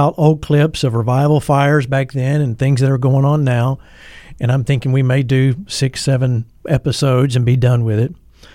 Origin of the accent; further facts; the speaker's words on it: Atlanta, Georgia, United States; Growing up in Atlanta, Georgia, where I'm from, we were attending a denominational church